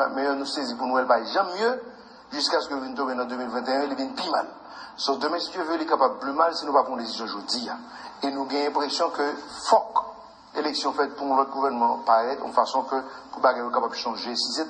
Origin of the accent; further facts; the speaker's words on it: Haiti; moi, gagnons en tant qu'Haïtien